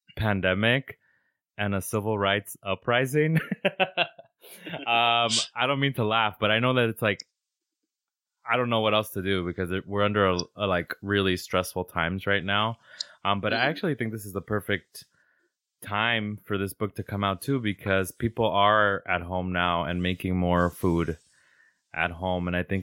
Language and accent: English; Durango, Mexico; And I'm from I'm from Durango, from El Norte. So they love their red sauces there.